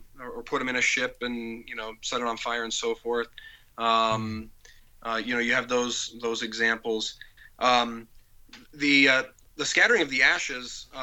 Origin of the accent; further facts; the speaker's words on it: Montana, United States; My understanding is up in the northwest part of the country, you know, where I grew up in Montana, I saw this a bit.